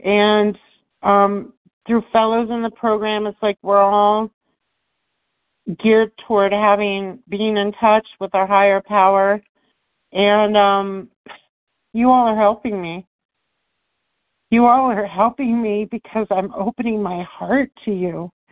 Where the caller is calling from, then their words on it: Denver, Colorado, United States; I'm calling from Colorado, from Denver.